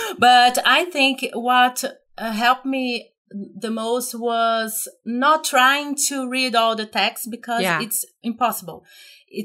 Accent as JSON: {"language": "English", "country": "Brazil", "second_language": "English", "said": "I'm from Brazil, and I did my last IELTS test on the June 3rd."}